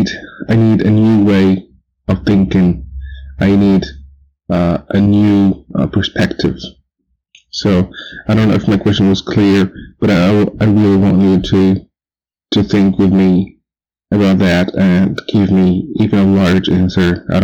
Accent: Morocco; English is a second language; I'm from Morocco, and I repeat, Morocco, not Monaco. And I'm an atheist. I've been an atheist for 5 years.

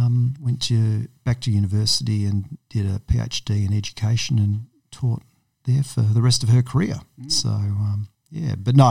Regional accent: South Yarra, Victoria, Australia; I did that in year 12 and then went and did the thing you should do if you're a private school kid growing up in South Yarra.

